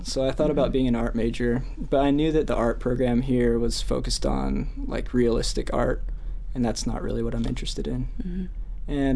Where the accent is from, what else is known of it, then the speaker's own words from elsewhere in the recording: Utah, United States; I think I grew up in Utah, and so I always kind of grew up with this feeling